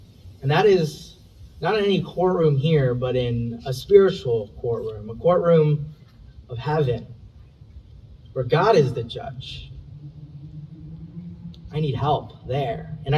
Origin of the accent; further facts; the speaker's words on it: Indiana, United States; I'm not from the state of Illinois. I'm from Indiana, born and raised there.